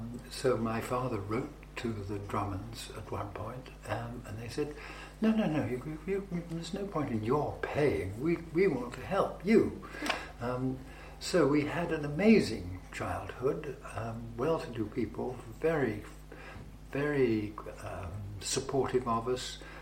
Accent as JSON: {"language": "English", "town": "Kimpton", "region": "East of England", "country": "United Kingdom", "tie": "born there", "said": "I was born in Kimpton in Hertfordshire in the Stockbroker Belt on the 3rd of August 1934."}